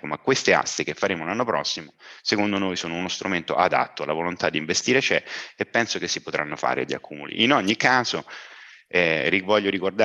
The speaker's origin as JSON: {"language": "Italian", "town": "Rome", "region": "Lazio", "country": "Italy", "said": "invece di andare nelle spiagge di Fregene, che io sono romano, no?"}